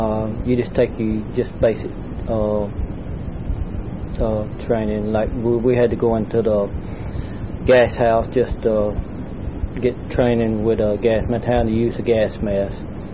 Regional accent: Anniston, Alabama, United States; born there; I was born November 11, 1950. I was born in Anniston, Alabama.

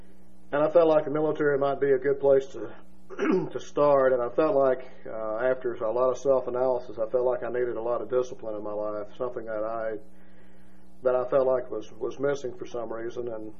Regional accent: Oxford, Alabama, United States; I was an only child, pretty much raised as a happy child in Oxford. And I grew up in Oxford with a very happy childhood.

